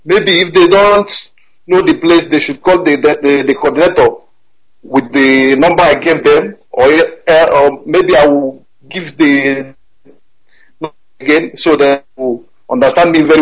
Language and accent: English; Olu, Imo, Nigeria; now in Barcelona, Spain; I'm from Olu, Imo State.